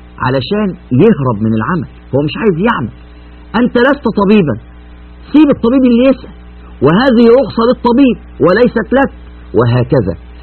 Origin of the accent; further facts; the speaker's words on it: Egypt; يعني مثلا عندنا في مصر الظهر الساعة 12 مثلا والعصر 3:15